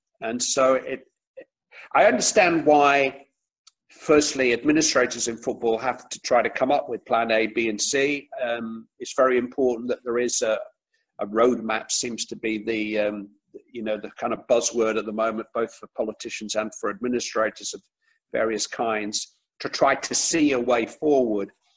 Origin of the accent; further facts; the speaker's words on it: Bury, North West England, United Kingdom; I'm from Bury.